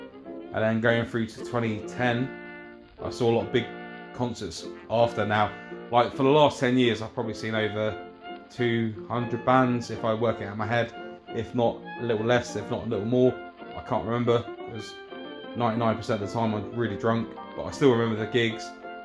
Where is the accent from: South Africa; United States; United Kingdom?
United Kingdom; Camberley, South East England; at the Agincourt in my hometown Camberley.